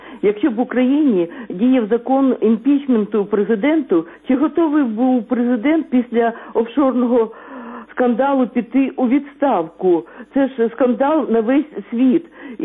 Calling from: Sumy Oblast, Ukraine

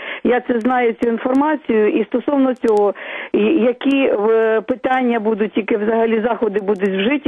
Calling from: Kyiv, Ukraine

